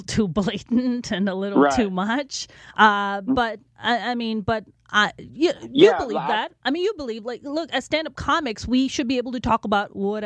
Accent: Pakistan; Pakistani, but that's cool.

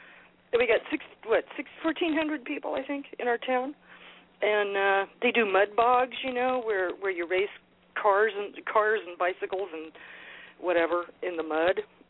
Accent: Los Angeles, California, United States; I mean, I grew up in Los Angeles.

